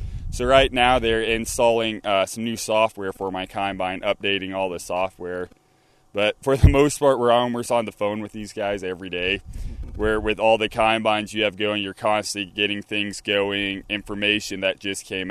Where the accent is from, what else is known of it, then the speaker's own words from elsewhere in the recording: Hemingford, Nebraska, United States; I'm originally from Hemmingford, Nebraska, in the Panhandle.